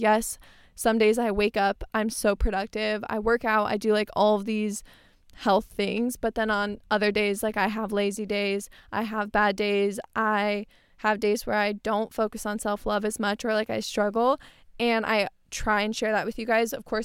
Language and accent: English; Tempe, Arizona, United States; I grew up in Tempe. I live in Tempe right now